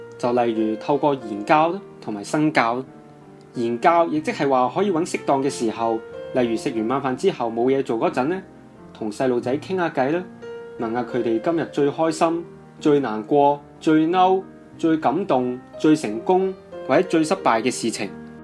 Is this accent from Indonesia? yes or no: no; Hong Kong; 我们香港人就惯了在顺境里面生活